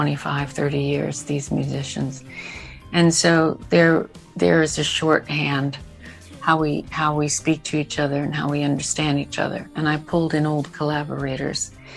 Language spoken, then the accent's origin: English; United States; now in United Kingdom; I'm an American telling an Australian this